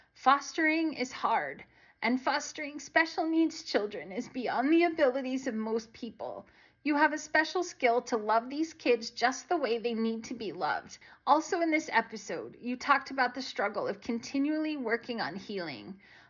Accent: Philippines; We don't have a fundamentalist religious background, but we are Filipino, and one side of the family is Catholic, the other is Protestant.

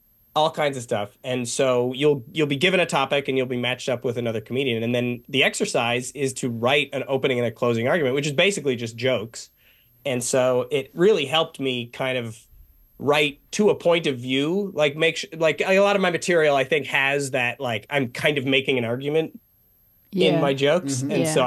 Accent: Vancouver, British Columbia, Canada; I was like, I'm from Vancouver.

